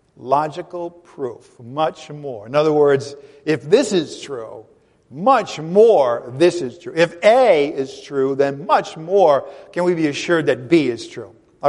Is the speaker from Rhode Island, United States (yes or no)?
yes; Rhode Island, United States; I'm going to try to pronounce all the letters because I'm from Rhode Island. Sometimes I skip some.